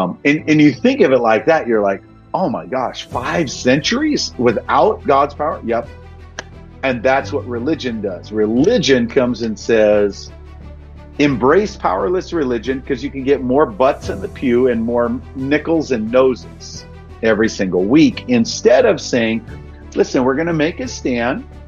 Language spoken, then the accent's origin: English; St. Paul, Minnesota, United States; My wife, Susie, and I are born and raised in St. Paul, Minnesota.